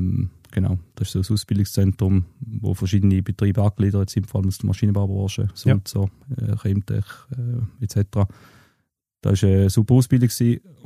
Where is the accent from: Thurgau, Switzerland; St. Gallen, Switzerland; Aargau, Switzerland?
Thurgau, Switzerland; ich bin aufgewachsen am Thurgau. Wartwiningen, das ist das Nachbardorf von Wittwilen.